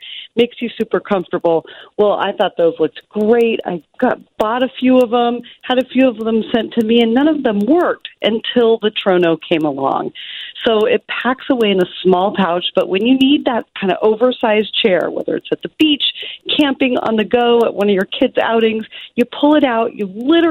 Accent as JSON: {"language": "English", "region": "Alaska", "country": "United States", "tie": "born or raised there", "said": "and I am from Alaska. I grew up in Alaska. I go back there in a few days."}